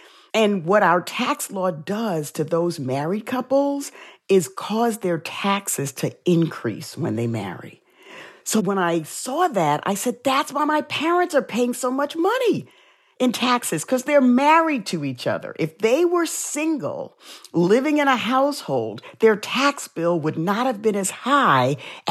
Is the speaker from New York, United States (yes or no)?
yes; South Bronx, New York, United States; because growing up in the South Bronx, I dealt with racism a lot.